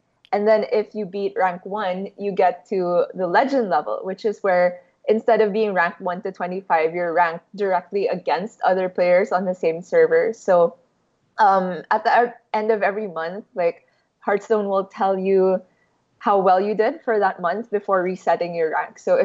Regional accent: Philippines; English is a second language; I'm actually from the Asia Pacific region. I'm from the Philippines

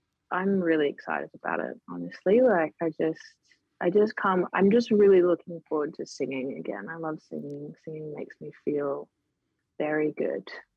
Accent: Sydney, New South Wales, Australia; especially growing up in Sydney

